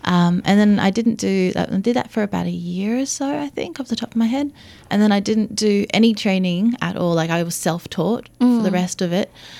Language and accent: English; Japan; also born or lived in Australia; Yeah, I was born in Australia and then I was brought up in Japan.